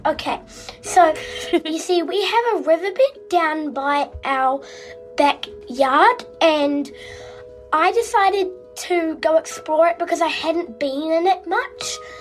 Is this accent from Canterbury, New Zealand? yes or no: yes; Christchurch, Canterbury, New Zealand; from Christchurch in New Zealand.